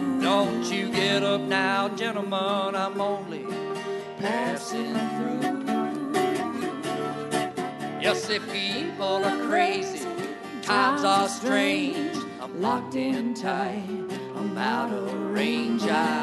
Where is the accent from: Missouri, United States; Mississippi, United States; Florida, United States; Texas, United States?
Florida, United States; I am from Wakulla County, and I don't live there now, but that's where I'm from.